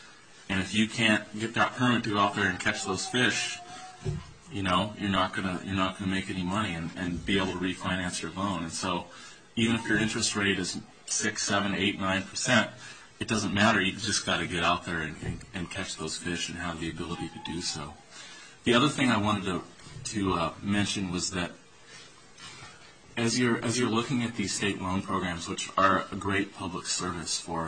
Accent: Cordova, Alaska, United States; I'm from Cordova, Alaska, and I'm 28.

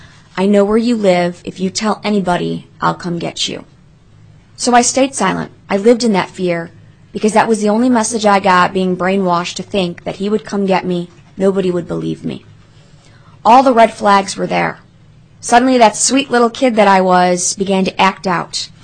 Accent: Chicago, Illinois, United States; As I said, I come from Chicago, Illinois, and I am taking this bill across the country because children are not just being abused in my home state of Illinois.

